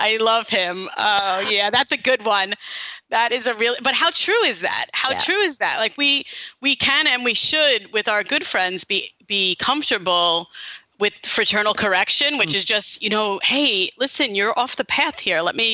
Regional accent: Brooklyn, New York, United States; The church I grew up in Brooklyn, just a few months ago

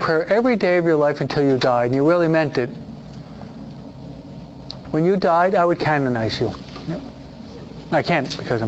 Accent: East Coast, United States; now in California, United States; Maybe it's just who we are from the East Coast, who are more observant of the beauty of nature, no?

